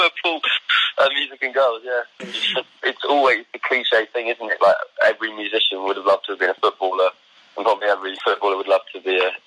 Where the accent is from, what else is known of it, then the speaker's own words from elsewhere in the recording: Forest Hill, London, United Kingdom; also born or lived in Sydenham; And I grew up in Forest Hill.